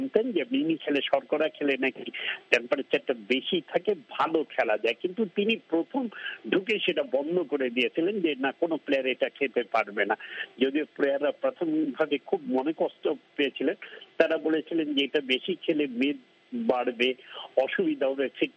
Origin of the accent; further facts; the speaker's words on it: Bangladesh; বললাম তোমার সাথে একটা ছবি কি উঠাতে পারো, আমরা বাংলাদেশি জার্নালিস্ট